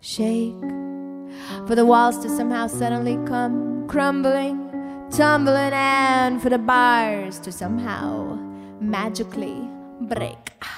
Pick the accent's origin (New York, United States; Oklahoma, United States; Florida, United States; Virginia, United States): New York, United States; Well, I mean, as a New Yorker, it definitely does.